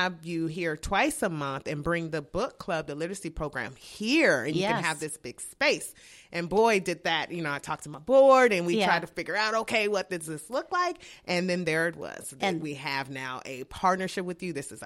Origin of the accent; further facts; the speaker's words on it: Seattle, Washington, United States; I am from Seattle, Washington.